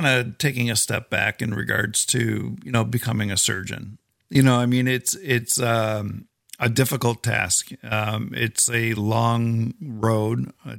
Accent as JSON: {"language": "English", "region": "Michigan", "country": "United States", "tie": "born or raised there", "lives_now": "Tampa, United States", "said": "I'm from Michigan myself, natively. So I've been down in Tampa for, nearly 15 years now"}